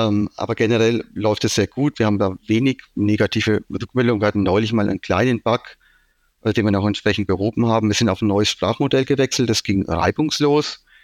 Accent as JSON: {"language": "German", "region": "Bavaria", "country": "Germany", "accent": "Franconian", "said": "man hört es wahrscheinlich, ich bin Franke vom Dialekt her"}